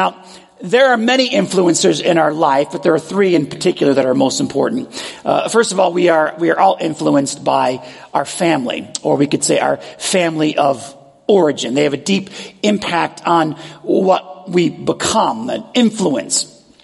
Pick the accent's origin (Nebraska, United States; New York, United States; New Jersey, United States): New York, United States; Buffalo; Grew up in a suburb of Buffalo in western New York. My dad was an auto executive. I grew up in the Roman Catholic Church.